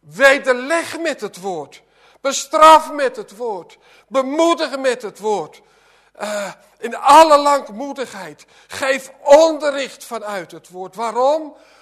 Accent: Gelderland, Netherlands; En ik kom van de Veluwe

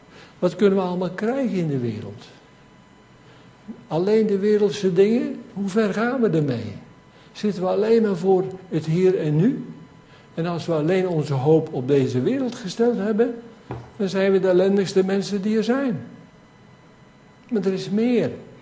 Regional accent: Gelderland, Netherlands; Ik kom uit de Betuwe, van geboorte. En dat is hier dichtbij.

